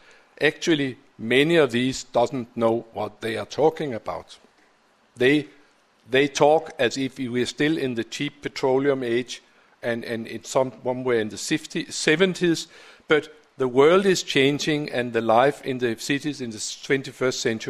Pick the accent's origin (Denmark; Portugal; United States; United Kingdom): Denmark; Copenhagen, Capital Region of Denmark; I'll invite you to my hometown of Copenhagen, which has definitely become a city of bicycling.